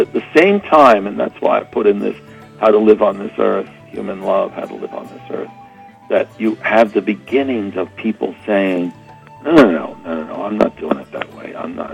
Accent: Bronx, New York, United States; I've always loved art, and even as a little kid growing up in the Bronx, I got my mother to let me get on the subway by myself when I was 7 years old

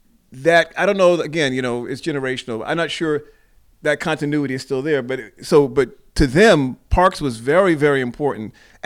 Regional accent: New York, United States; Well, you know, I grew up in New York, so it was a basketball town.

